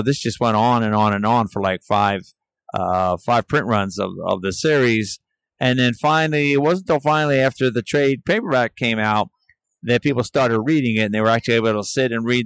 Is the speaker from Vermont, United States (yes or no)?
no; New York, United States; but I come from the East Village. It's kind of there's a little tiny neighborhood there where a lot of pop culture trends seem to come from.